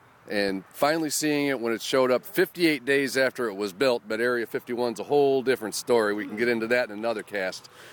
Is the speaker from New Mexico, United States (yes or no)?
no; Buffalo, New York, United States; from Buffalo.